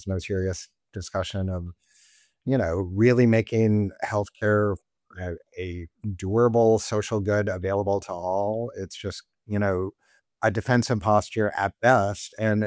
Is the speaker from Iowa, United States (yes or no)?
yes; Iowa, United States; the economy I grew up in Eastern Iowa